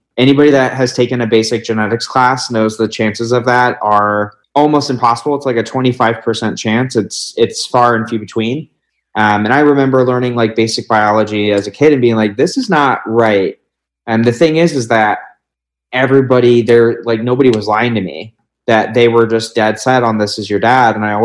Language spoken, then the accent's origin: English; Columbus, Ohio, United States; I'm 28 years old. I grew up in Columbus, Ohio.